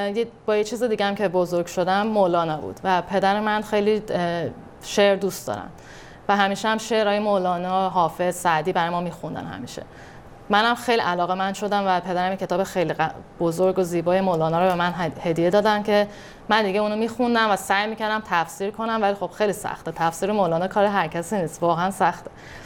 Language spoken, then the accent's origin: Persian; Iran; و من خب توی همچین جامعه بزرگ شدم و به نظر من زنها در ایران توی خونه هاشون یه شخصیت دیگه دارن